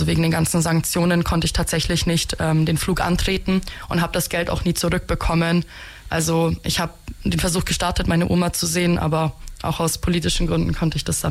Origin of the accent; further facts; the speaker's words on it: Germany; born there; first language ru; Sie kommen aus Kasachstan. Ich bin hier in Deutschland geboren